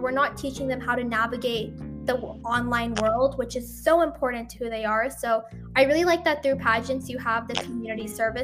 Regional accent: Utah, United States; It's really weird because I grew up in Utah and I didn't really have much of a South Asian community.

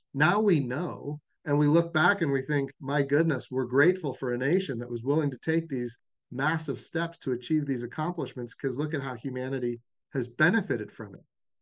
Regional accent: Oklahoma, United States; And of course, Oklahoma is my home state.

